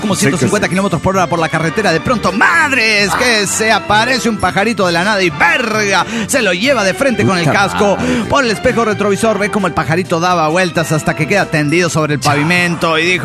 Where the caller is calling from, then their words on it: Tláhuac, Mexico City, Mexico; Soy el de Tlahuac, México.